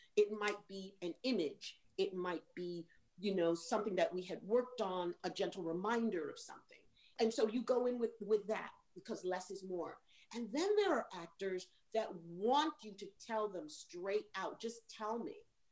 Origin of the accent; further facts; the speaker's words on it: New York, United States; accent: New York; does that sound like a fucking New York accent to you?